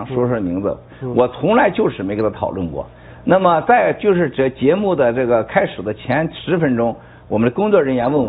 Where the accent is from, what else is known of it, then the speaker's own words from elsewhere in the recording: Panshi, Jilin, China; born there; 这个我们这个东北啊，我出生的地方叫吉林省磐石县赵家沟，我们家呢还有个老房子